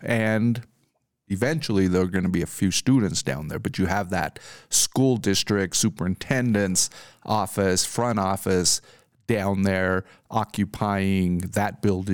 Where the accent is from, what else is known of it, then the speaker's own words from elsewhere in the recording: Alamosa, Colorado, United States; when I grew up in Alamosa, downtown Alamosa, Main Street was popping.